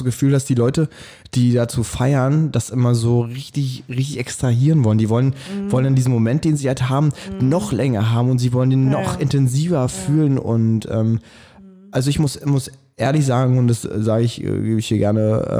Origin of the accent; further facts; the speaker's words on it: Berlin, Germany; Und ich habe ihm gesagt, wo ich herkomme, Berlin.